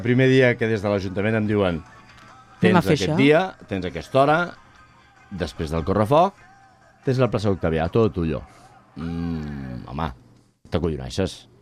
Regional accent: Sant Cugat del Vallès, Catalonia, Spain; I sóc de Sant Cugat.

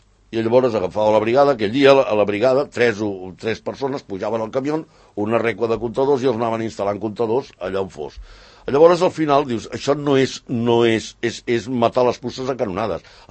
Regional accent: Vinebre, Catalonia, Spain; Nosaltres som de Vinebre, la casa Pairal està davant d'Escó, a Flix, per aquella, a la Ribera

